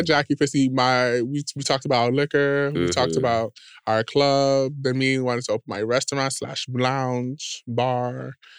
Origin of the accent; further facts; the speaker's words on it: New York, United States; I am from New York. So even me being from New York, $1,650 would have got me a box, so I was fine.